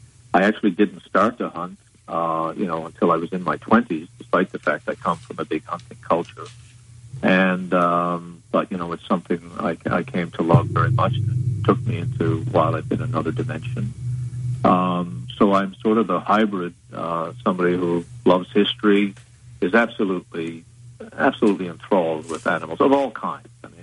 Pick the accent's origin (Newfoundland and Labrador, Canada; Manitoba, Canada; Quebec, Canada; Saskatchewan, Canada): Newfoundland and Labrador, Canada; Well, I was born and raised in Newfoundland. I grew up in very rural circumstances, particularly as a young boy.